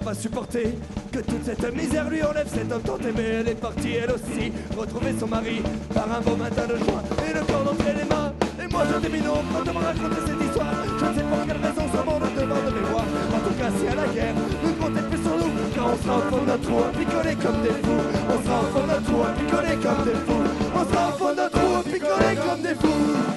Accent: Grenoble, Auvergne-Rhône-Alpes, France; On vient de Grenoble et on vous remercie énormément pour la soirée que vous nous avez fait passer.

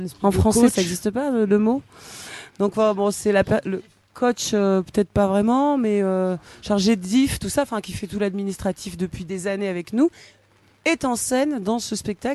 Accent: Occitanie, France; On vient d'Ariège.

